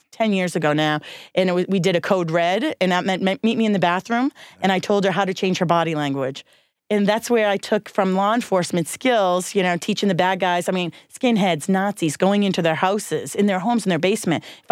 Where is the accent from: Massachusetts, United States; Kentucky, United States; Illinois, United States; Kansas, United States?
Massachusetts, United States; Boston; now in Washington, United States; I'm from Boston originally. I live in D.C. now.